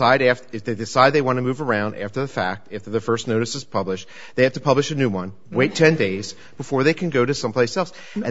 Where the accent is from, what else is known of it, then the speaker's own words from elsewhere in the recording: Pennsylvania, United States; I'm from Pennsylvania. I have no clue where those are.